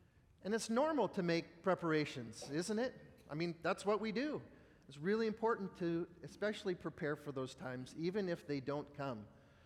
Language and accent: English; California, United States; We're from California and we don't really do snow well.